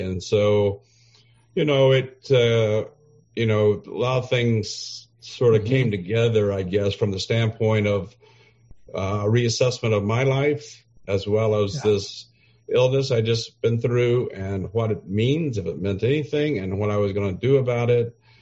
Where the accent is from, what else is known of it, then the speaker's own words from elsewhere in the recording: Oklahoma, United States; also born or lived in Dallas, United States; So I moved from Oklahoma City, where I had a nice job, and I became, I went to an institutional broker in Dallas, Texas for 2 years. And then from that situation, they offered me a job in London, England. So here I am, a little Oklahoma boy, sitting in Dallas